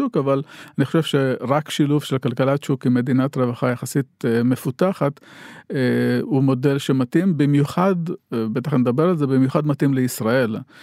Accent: Migdal HaEmek, Northern District, Israel; also born or lived in Beni Mellal, Morocco; now in Mazkeret Batya, Israel; כשגרתי בירושלים, אז אמרתי שאני ממגדל העמק, כי זה המקור שם גדלתי

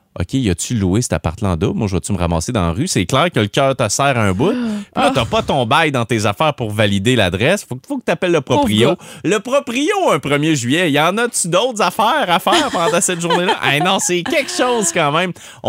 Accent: Rimouski, Quebec, Canada; Moi, tu sais, je veux dire, je viens de Rimouski.

